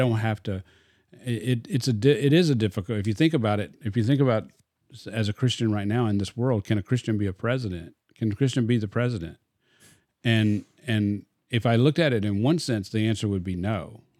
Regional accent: Arkansas, United States; moved away; It's funny, I'm from Arkansas, but he actually came.

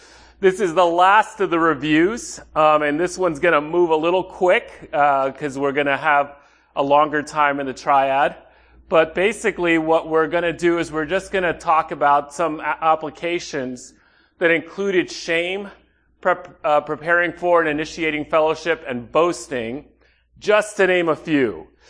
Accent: Manhattan, New York, United States; I grew up in Manhattan. In Manhattan, we jaywalk like crazy. I don't know anyone in Manhattan who doesn't jaywalk.

